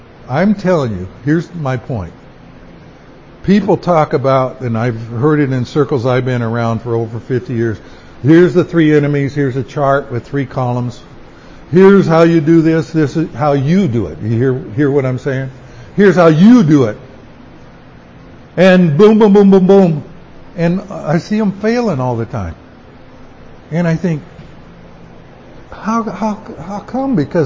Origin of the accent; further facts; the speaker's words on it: United States; So I grew up in America and I just love this idea of freedom